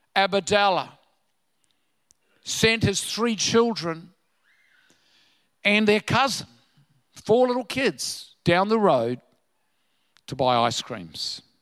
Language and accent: English; New Zealand; Now, I'm a New Zealander. Have we got any Kiwis?